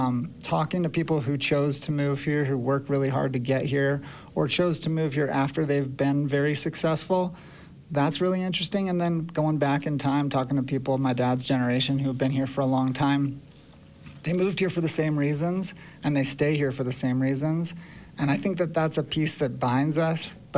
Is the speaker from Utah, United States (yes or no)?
yes; Park City, Utah, United States; I grew up in Park City.